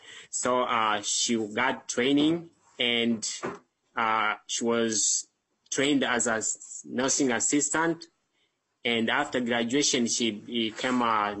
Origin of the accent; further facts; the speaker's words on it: Kenya; now in United States; I was born and raised in Kenya. I moved to the United States of America in 2009.